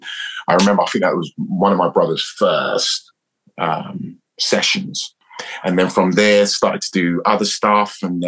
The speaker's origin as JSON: {"language": "English", "town": "Newham", "region": "London", "country": "United Kingdom", "tie": "born or raised there", "said": "And at 13, the CTM came to East London, where I grew up in Newham."}